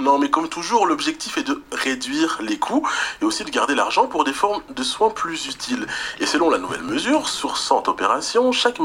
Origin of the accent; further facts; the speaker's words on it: Kinshasa, DR Congo; born there; moi j'ai que 37 ans, enfin officiellement j'ai 37 ans, je suis né à Kinshasa